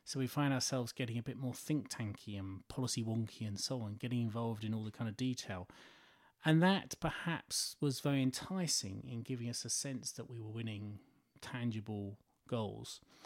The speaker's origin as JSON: {"language": "English", "region": "East of England", "country": "United Kingdom", "tie": "born or raised there", "said": "I was growing up in Essex"}